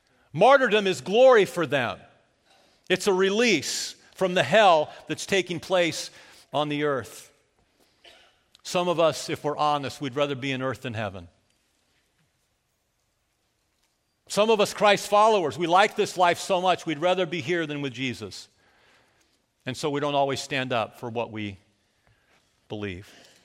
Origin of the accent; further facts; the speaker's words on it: California, United States; I grew up in Southern California. Never felt one like that.